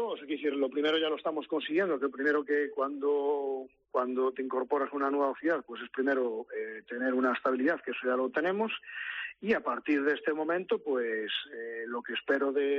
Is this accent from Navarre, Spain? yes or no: no; Galicia, Spain; yo soy gallego